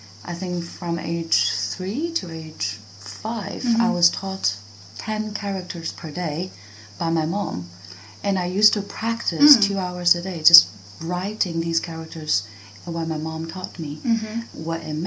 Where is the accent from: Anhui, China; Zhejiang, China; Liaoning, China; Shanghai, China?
Shanghai, China; first language Mandarin; English is a second language; Mandarin is my mother tongue. I'm a Chinese and I was born and raised in Shanghai. I have a very good competency in Shanghai dialect, but not as well as Mandarin.